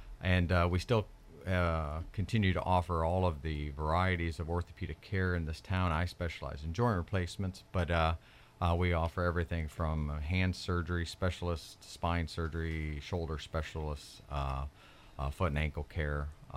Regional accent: Ohio, United States; Yeah, like I said, we're from Ohio.

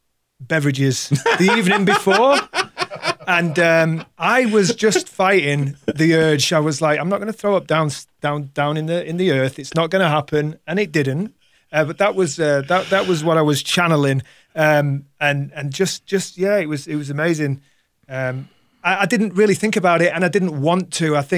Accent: Manchester, North West England, United Kingdom; I born and raised in Manchester.

